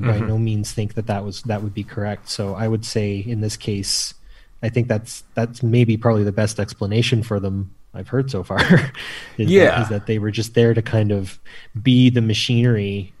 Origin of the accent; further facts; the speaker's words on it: Canada; I'm from Canada, Shashank's from India, and our friend Jamie's from Australia.